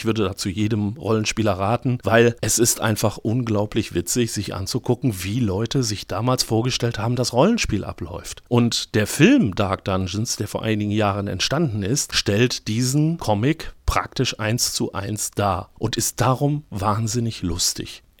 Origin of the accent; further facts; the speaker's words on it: Ratingen, North Rhine-Westphalia, Germany; in meiner Heimatstadt Ratingen